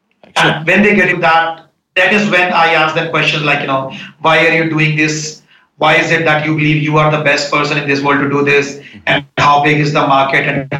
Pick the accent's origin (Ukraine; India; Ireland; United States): India; moved away as an adult; So I grew up in India, went to IIT Delhi, did my comp science from there.